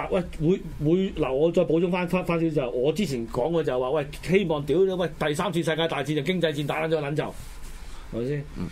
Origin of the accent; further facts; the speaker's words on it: Hong Kong; 咁你話咁我哋香港人咪坐享其成咯